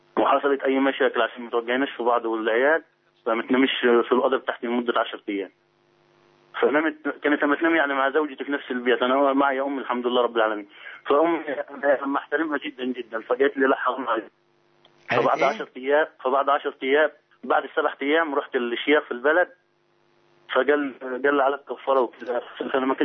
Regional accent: Upper Egypt, Egypt; يعني انت عارف احنا من الصعيد

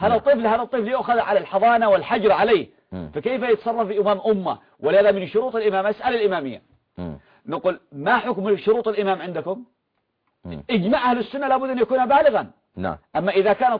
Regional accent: Yemen; إذن أنا باعتباري يمني

